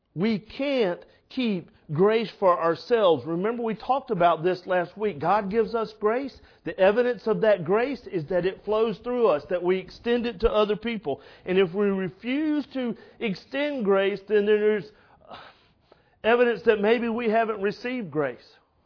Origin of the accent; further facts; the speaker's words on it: Florida, United States; I am kind of fair-skinned, and I grew up in Florida, and I'm old enough to have grown up in Florida prior to the time I ever had sunblock.